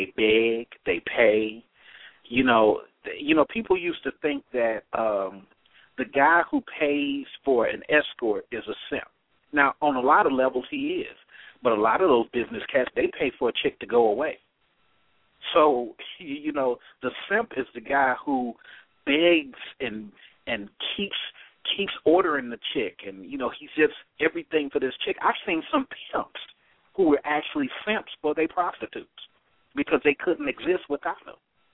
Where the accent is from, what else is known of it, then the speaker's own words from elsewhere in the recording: Oakland, California, United States; And, you know, I used to tell the story growing up in Oakland.